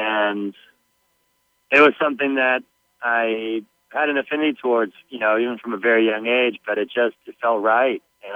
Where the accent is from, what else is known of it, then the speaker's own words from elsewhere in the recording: California, United States; We grew up swimming in Southern California together, and it was very much one of those things where it was just like a lifestyle.